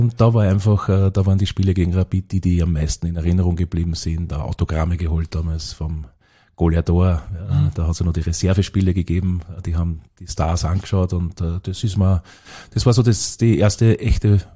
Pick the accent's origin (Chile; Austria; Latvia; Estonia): Austria; Wels, Upper Austria; Gebürtig in Wels aufgewachsen und in die Schule gegangen, auch in Wels und in Gunskirchen, einer kleinen Marktgemeinde daneben.